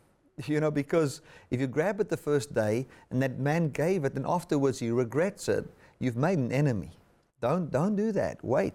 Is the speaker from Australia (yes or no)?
no; Sabie, Mpumalanga, South Africa; I grew up in Mpumalanga and Sabi in the old Eastern Transvaal, and just amongst mountains and streams and all those kind of things.